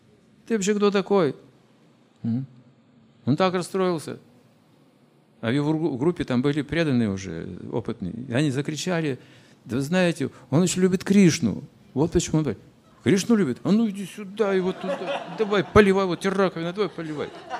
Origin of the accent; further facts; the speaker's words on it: Russia; А мы из России, мы тоже коммунисты